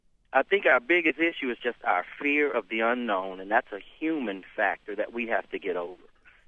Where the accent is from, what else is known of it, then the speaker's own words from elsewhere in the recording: Oklahoma City, Oklahoma, United States; And I mentioned I'm from Oklahoma City